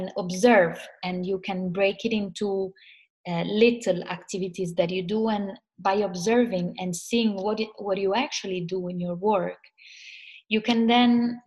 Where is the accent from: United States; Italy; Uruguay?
Italy; I'm a coach from Italy, as you know, and we have a company here.